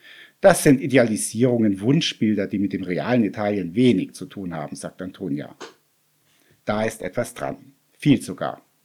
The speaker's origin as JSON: {"language": "German", "town": "Tutzing", "region": "Bavaria", "country": "Germany", "lives_now": "Munich, Germany", "said": "Ich bin Schriftsteller und Journalist in München. Ich stamme ursprünglich aus Tutzing vom Starnberger See, habe dann aber in München studiert"}